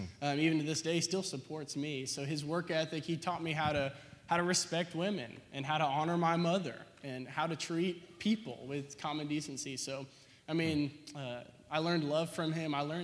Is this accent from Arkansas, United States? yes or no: yes; Bryant, Arkansas, United States; I was born in Little Rock in 1994, so I'm pretty young.